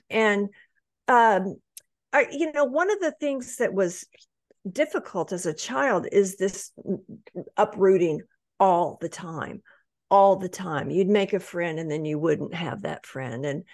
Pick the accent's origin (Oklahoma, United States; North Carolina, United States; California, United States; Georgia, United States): Oklahoma, United States; Tulsa; but I consider myself as being from Tulsa, Oklahoma, because that's where I went to 3 years of high school, which is the longest place I ever lived